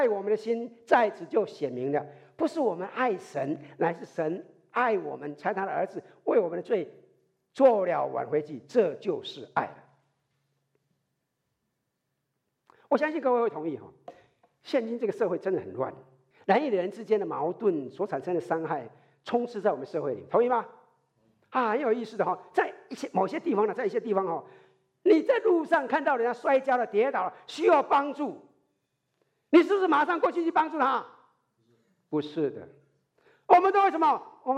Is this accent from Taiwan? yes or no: yes; Taiwan; 我们小时候在台湾呢，还有分北部、南部